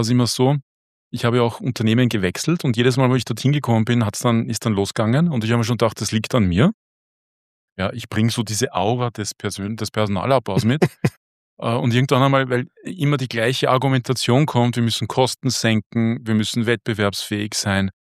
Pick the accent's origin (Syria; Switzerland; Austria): Austria